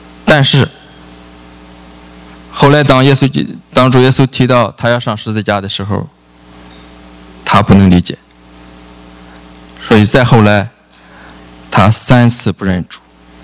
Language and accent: Chinese; Shandong, China; 像我是山东人，一说山东人如何的好，我心里听特高兴